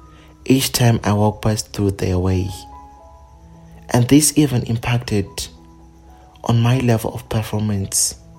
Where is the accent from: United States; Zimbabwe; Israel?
Zimbabwe; Chitungwiza, Harare Metropolitan; a young powerful black trans woman, born and raised in Chitungwiza.